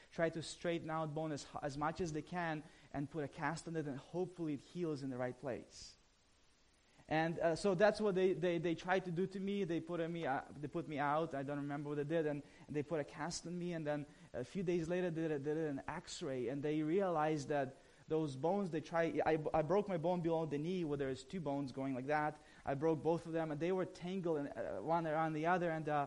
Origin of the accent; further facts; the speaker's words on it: Ukraine; I grew up in Ukraine